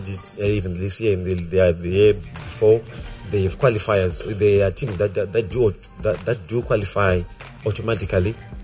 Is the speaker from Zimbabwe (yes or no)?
yes; Zimbabwe; where we're from Zimbabwe